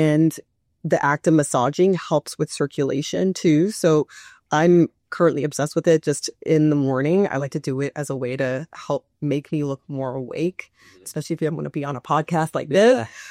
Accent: Tarrytown, New York, United States; Well, I actually grew up in New York.

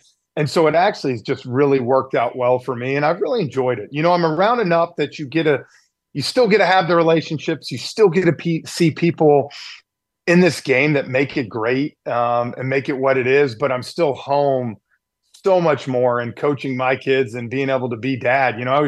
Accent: Atlanta, Georgia, United States; And you know, growing up in Atlanta, Ernie being a stable for TNT

